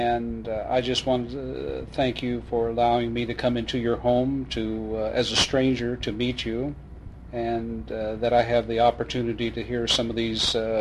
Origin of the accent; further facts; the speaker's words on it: Kansas, United States; As a kid growing up in Kansas, I never in my wildest dream would have ever thought something like this would have.